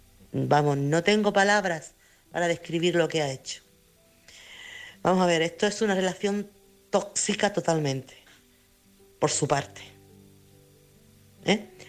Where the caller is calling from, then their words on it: Chiclana, Andalusia, Spain; corresponsal de Chiclana.